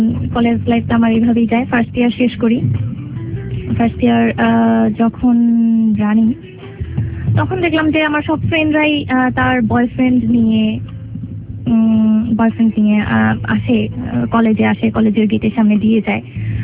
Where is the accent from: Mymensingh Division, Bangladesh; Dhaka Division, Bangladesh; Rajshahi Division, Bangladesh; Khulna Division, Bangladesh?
Dhaka Division, Bangladesh; Dhaka; also born or lived in Comilla; আমার শৈশবকালটা সম্পূর্ণই শুরু হয় ঢাকাতে, আমার জন্ম কুমিল্লাতে। আমার যখন বয়স দেড় কি দুই তখন আমার ফ্যামিলি আমাকে ঢাকায় নিয়ে আসে।